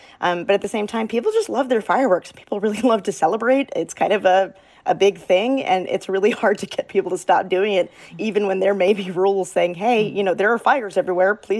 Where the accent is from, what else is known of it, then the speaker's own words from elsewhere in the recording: Texas, United States; You know, I'm from Texas.